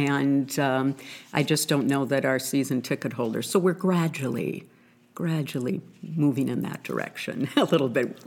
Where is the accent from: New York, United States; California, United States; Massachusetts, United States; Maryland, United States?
California, United States; I'm from California, and I've been an actress, you know, regional actress and in California for many years.